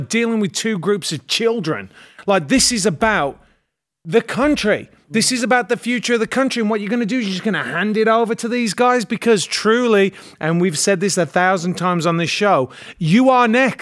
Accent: England, United Kingdom; I'm just English

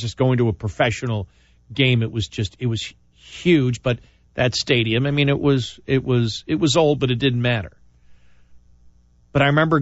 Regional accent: Buffalo, New York, United States; of course, I grew up in Buffalo.

